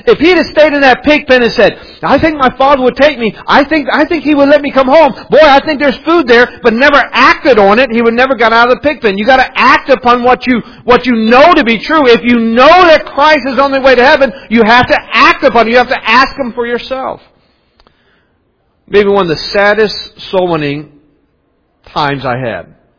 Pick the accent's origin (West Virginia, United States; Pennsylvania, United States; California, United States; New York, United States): West Virginia, United States; born or raised there